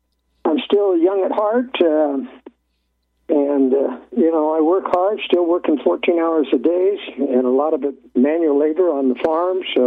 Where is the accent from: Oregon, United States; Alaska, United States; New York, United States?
Oregon, United States; Portland; And I was raised in Portland, Oregon, so that was in the days when it was fairly conservative